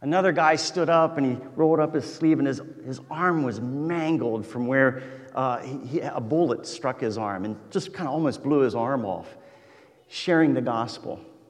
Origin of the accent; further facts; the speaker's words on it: United States; Oh my word, I'm from the United States.